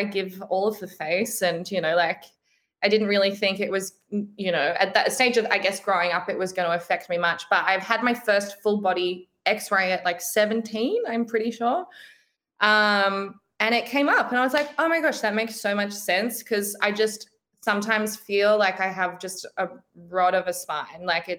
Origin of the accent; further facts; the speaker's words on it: Brisbane, Queensland, Australia; I'm from Brisbane. So I like, that's kind of home.